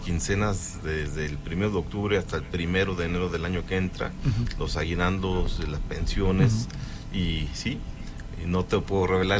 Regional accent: Mexico; y eso nos fortalece como mexicanos.

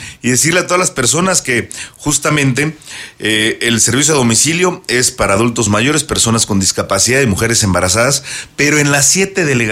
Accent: Mexico; en México, como buenos mexicanos

